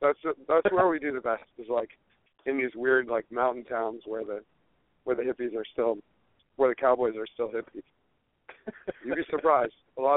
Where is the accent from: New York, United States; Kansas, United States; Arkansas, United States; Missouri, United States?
New York, United States; Brooklyn; I grew up in Brooklyn, and then I went to college in Santa Cruz, California.